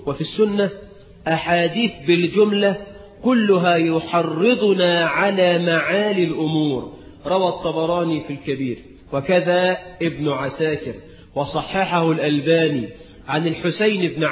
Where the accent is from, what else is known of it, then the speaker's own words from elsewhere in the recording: Egypt; وزي ما احنا كمصريين تقول لواحد إيدك معايا